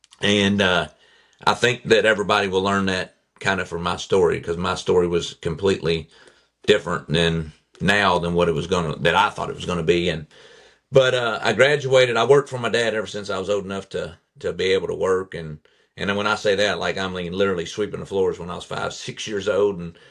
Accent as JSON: {"language": "English", "town": "Owensboro", "region": "Kentucky", "country": "United States", "tie": "born or raised there", "said": "I'm from Owensboro, Kentucky. I was born and raised in the country on my grandfather's farm"}